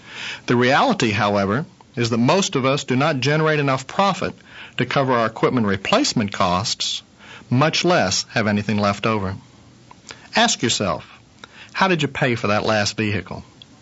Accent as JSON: {"language": "English", "town": "Owensboro", "region": "Kentucky", "country": "United States", "tie": "born or raised there", "said": "Back in my hometown of Owensboro, Kentucky"}